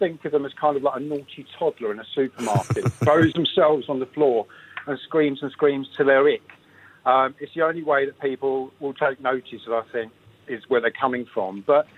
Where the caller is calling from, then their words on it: Faversham, South East England, United Kingdom; I'm live from Faversham, like your colleague.